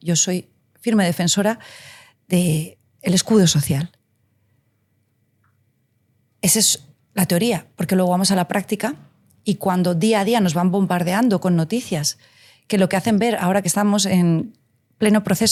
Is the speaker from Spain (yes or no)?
yes; Spain; países a los que amo profundamente y que me siento muy hermanada como española, son segundas patrias